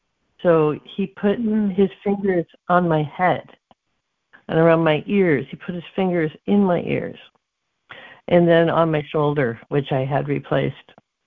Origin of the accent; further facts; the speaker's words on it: Watertown, Wisconsin, United States; I'm actually from Watertown, Wisconsin, not Watertown, New York.